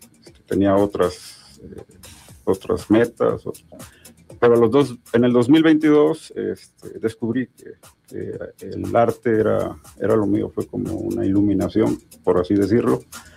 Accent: Zacatepec, Morelos, Mexico; Sí, soy de Zacatepec.

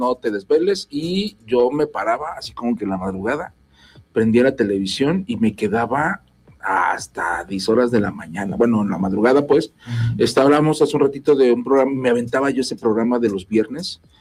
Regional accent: Jojutla, Morelos, Mexico; Yo soy de Jojutla, somos de Jojutla, aquí, ¿quién no come pan?

